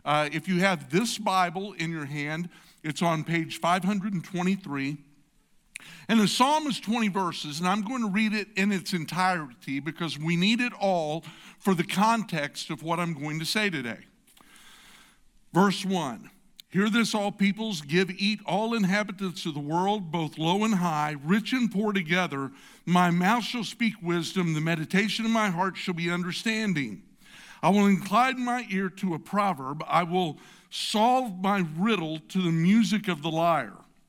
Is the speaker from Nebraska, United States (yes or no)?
no; San Antonio, Texas, United States; I'm from San Antonio, Texas, home of some Air Force bases and a little organization called USAA.